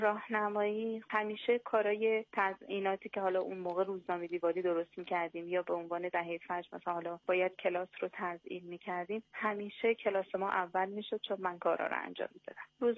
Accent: Mashhad, Razavi Khorasan, Iran; born there; من در شهر مشهد به دنیا اومدم و دوران خیلی کمی رو در مشهد بودم در دوران کودکی. پدرم نظامی بودن، به دلیل شغل که داشتن ما شهرهای مختلف رو رفتیم و زندگی کردیم.

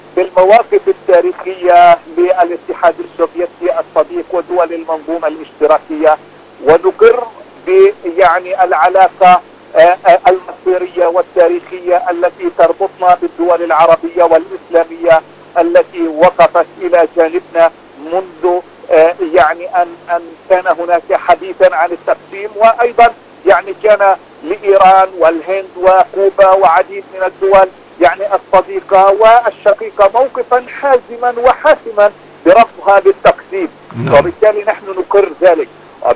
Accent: Palestine; نحن أيضا فلسطينيين

